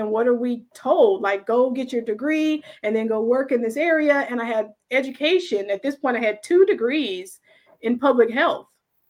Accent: West Coast, United States; I'm from the West Coast, went to school here in South Carolina.

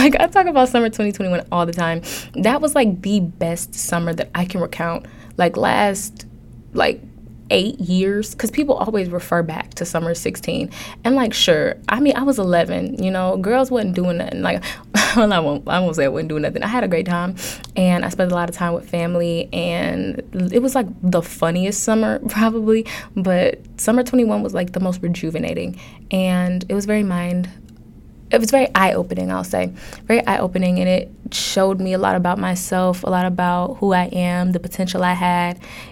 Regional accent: Detroit, Michigan, United States; now in East Lansing, United States; East Lansing is cold. I'm sure my hometown, Detroit, I'm sure it's freezing too.

